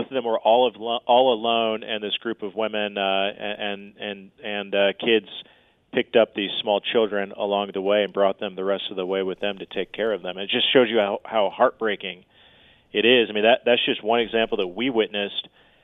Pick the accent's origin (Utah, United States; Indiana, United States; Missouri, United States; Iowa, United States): Indiana, United States; there is a benefit to growing up in Indiana and knowing how to drive on in the snow.